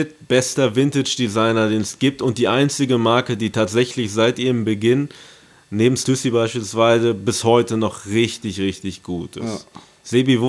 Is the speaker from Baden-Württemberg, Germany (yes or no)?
no; Paderborn, North Rhine-Westphalia, Germany; Ich bin und bleibe durch und durch Paderborner.